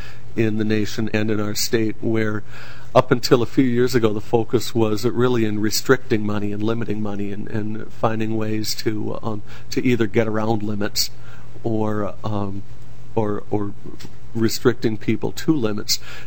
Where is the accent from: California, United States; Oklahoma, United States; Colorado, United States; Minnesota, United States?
Minnesota, United States; New Brighton; Myself, I grew up in Minnesota, in Representative Lane and Representative Bernardi's district. My folks moved, but within New Brighton, so I have the opportunity of living in both of their districts when I was a kid.